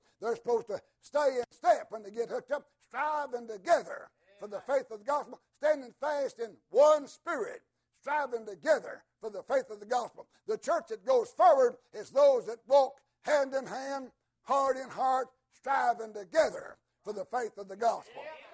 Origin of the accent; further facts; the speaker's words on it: Alabama, United States; They used to say back when I was raised over in Alabama, so-and-so is kicked out of the traces.